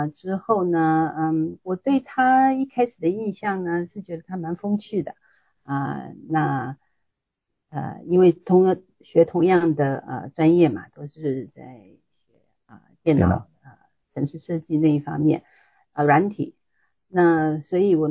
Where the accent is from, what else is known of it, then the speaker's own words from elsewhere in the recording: Taiwan; 我也是来自台湾